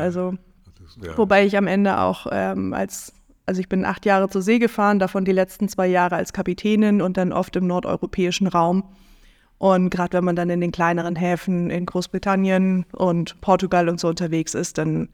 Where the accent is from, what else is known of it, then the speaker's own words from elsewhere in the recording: Hesse, Germany; die Lust, die Welt abseits von Mittelhessen zu erkunden, wo ich aufgewachsen bin